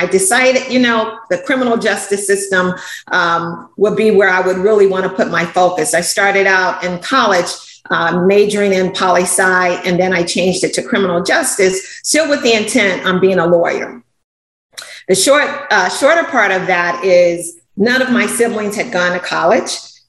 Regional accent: Chicago, Illinois, United States; You know, I grew up in Chicago. Soul Train was everything.

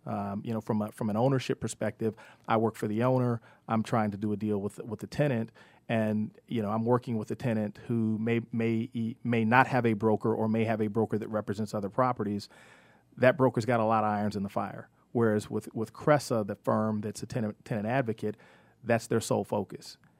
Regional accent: Cincinnati, Ohio, United States; now in Atlanta, United States; Well, again, I'm originally from Cincinnati, Ohio.

